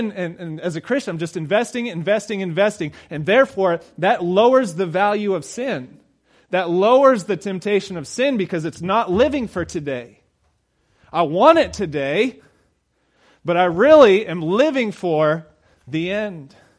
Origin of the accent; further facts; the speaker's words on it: Kansas, United States; But we're from Kansas. We go to the beach.